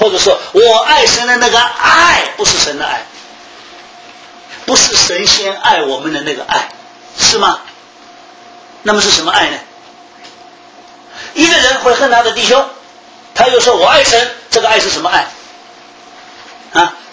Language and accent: Chinese; China; 我觉得这句话我们中国人读起来比较容易啊